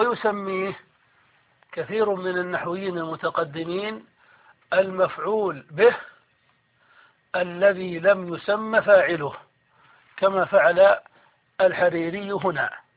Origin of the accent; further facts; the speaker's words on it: Saudi Arabia; نحن عندنا في السعودية نسميها العمدة